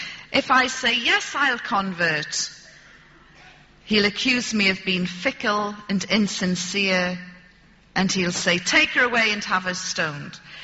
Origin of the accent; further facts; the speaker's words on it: United Kingdom; And I said to them, you can't do this to me. I'm British.